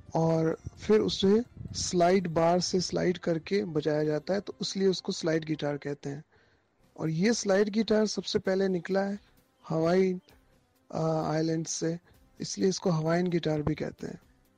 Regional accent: Jodhpur, Rajasthan, India; now in Pune, India; इस सफर की शुरुआत तो राजस्थान में जोधपुर शहर जहाँ मैं पला बड़ा वहीं से हो गई थी, पहले से ही बचपन से ही। और फिर 98 में जब मैं पूना आया तो यहाँ भी वो सफ़र जारी रहा।

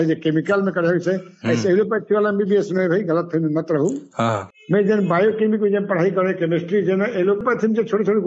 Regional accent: Khola, Chhattisgarh, India; मैं कलाकार खोला गांव के मोर जन्मे पले बढ़े

